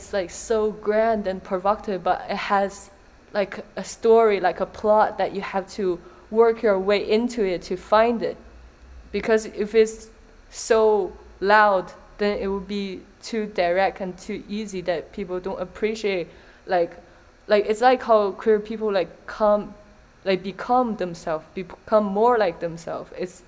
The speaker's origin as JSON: {"language": "English", "country": "China", "tie": "born or raised there", "second_language": "English", "said": "like growing up in China, and then like I feel like growing up in China, I didn't even know that like they are."}